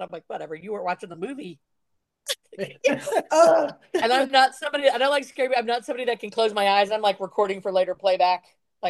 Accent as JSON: {"language": "English", "region": "Missouri", "country": "United States", "tie": "born or raised there", "said": "we grew up in Missouri, like, landlocked"}